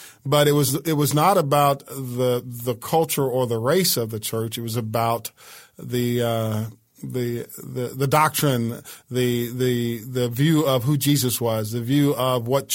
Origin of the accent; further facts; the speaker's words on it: United States; But I'm also an American. I mean, I'm proud to be an American. I served my country for 22 years in the military, and I was real proud of that. But I'm also an African American